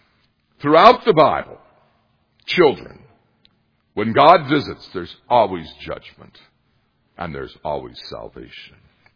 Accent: Montana, United States; And, you know, growing up in Montana, you could drive out through eastern Montana and you had Malmstrom Air Force Base and you had 300 plus missile sites

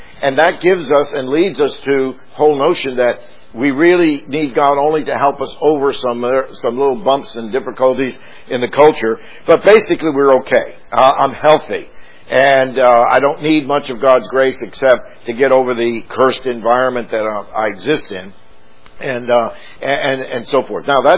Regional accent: the South, United States; Now, I grew up in the South, and my wife actually grew up even in the deeper South than I did.

